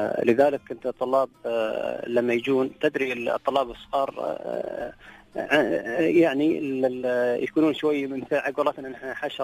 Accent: United Arab Emirates; وهو معروف عندنا في الإمارات.

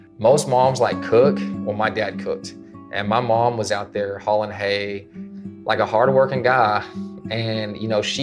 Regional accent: Rockwall, Texas, United States; I'm 36 years old. I'm from Rockwall, Texas, and I've been wrongly convicted for 17 years.

